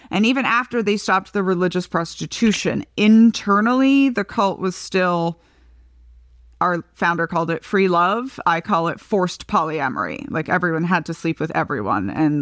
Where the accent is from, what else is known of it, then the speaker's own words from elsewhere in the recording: Philippines; born there; also born or lived in Japan / Peru / Brazil; I was born in the Philippines. So I was born in the Philippines just as the Marcos dictatorship was falling, in fact. Then I spent 3.5 years in Japan. Then we spent a year in Peru. Then we spent a decade in Brazil.